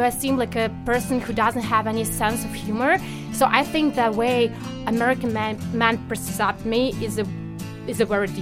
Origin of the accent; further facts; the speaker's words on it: Belarus; Yeah, subconsciously, yes. I'm from Belarus.